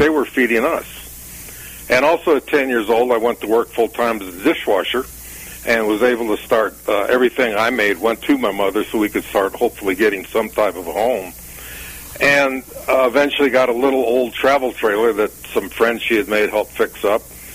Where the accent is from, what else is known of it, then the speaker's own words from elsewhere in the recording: Chicago, Illinois, United States; born there; I was born in Chicago, and my mother left my father and I when I was like 2 or 3 years old.